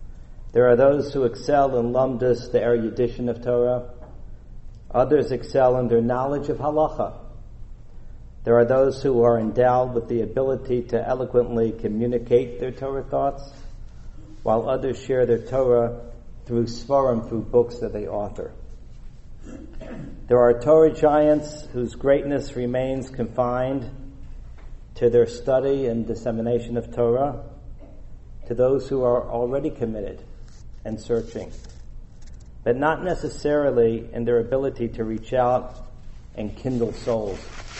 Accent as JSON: {"language": "English", "town": "Memphis", "region": "Tennessee", "country": "United States", "said": "Not far, I'm from Memphis, but I'd never been in St. Louis."}